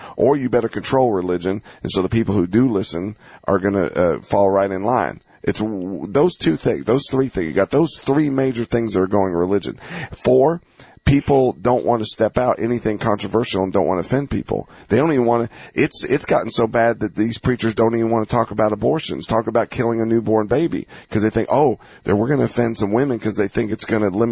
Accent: Southern US, United States; See, I grew up in the South. Southern people, they got that fire in them.

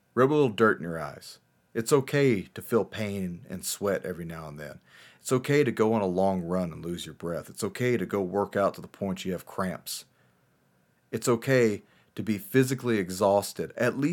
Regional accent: United States; I am an American. I love my country. I love the citizens of my country.

